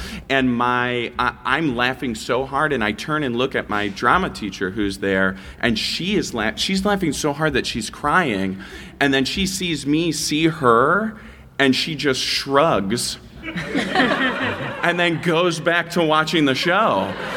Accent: Iowa, United States; I'm originally from Iowa, you know, the funniest state in the union.

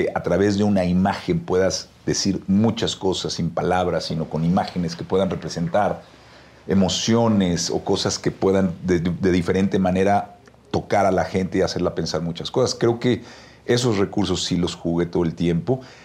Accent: Mexico; Y eso yo creo que somos los mexicanos, ¿no?

